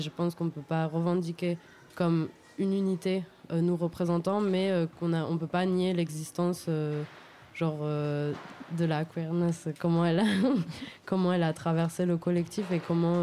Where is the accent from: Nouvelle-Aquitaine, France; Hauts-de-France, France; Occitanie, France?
Hauts-de-France, France; moi, je suis franco-colombienne, mais j'ai grandi en Picardie